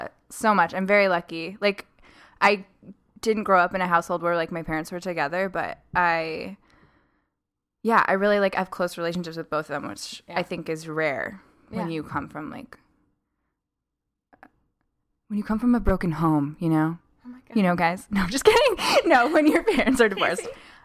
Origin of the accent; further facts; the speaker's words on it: Midwest, United States; I say aunt because I'm from the Midwest